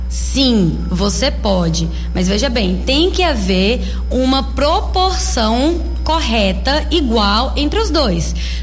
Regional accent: Barreiras, Bahia, Brazil; Eu sou daqui da cidade mesmo, nascida e criada em Barreiras. Sou filha da terra, sempre bom lembrar disso.

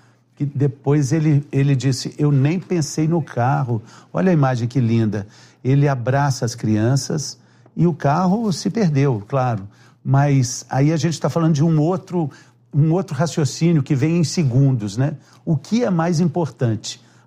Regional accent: Elói Mendes, Minas Gerais, Brazil; Mas quando eu era criança pequena lá em Eloy Mendes, eu não mexia no carro do meu pai, não, gente.

